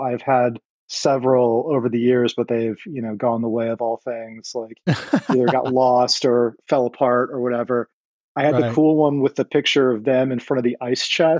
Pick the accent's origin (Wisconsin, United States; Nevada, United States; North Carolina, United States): Nevada, United States; Las Vegas; now in Los Angeles, United States; And, you know, I say I'm from Los Angeles. I lived in Los Angeles for, God, almost 30 years now. But I actually was born, raised, and grew up in Las Vegas.